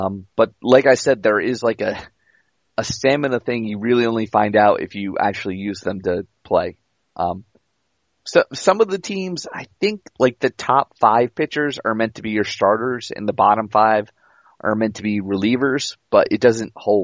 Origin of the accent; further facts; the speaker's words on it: Boston, Massachusetts, United States; Well, listen, I'm from Boston, which is also well known for its fan friendly experience.